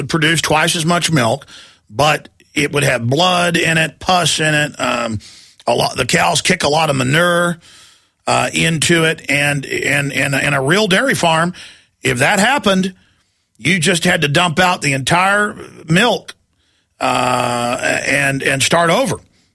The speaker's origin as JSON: {"language": "English", "town": "Rockwall", "region": "Texas", "country": "United States", "tie": "born or raised there", "said": "I remember growing up in Rockwall, Texas, when it was still dry."}